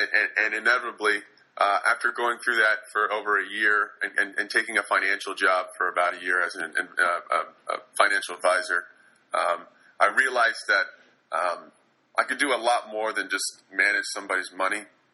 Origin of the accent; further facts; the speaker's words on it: California, United States; growing up in the Silicon Valley, I enjoyed technology.